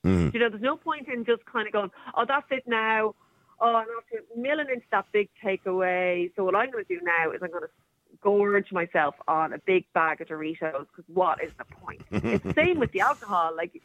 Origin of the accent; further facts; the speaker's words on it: Ireland; I'm an Irish person. Of course I drink.